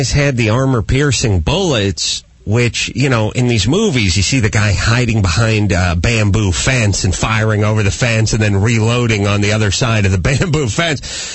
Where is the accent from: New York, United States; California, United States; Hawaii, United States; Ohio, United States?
California, United States; North Hollywood; they left them to bleed in the street over there in my hometown in North Hollywood, close to where I got the jaywalking ticket.